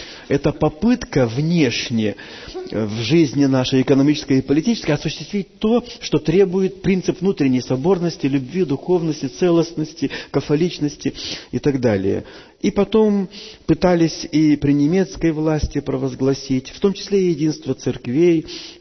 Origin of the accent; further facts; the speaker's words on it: Russia; Значит, она украинка, я россиянин.